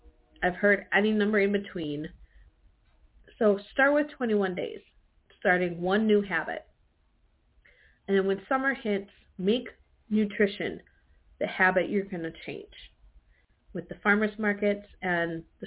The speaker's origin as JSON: {"language": "English", "region": "Wisconsin", "country": "United States", "said": "I'm from Wisconsin. I love dairy."}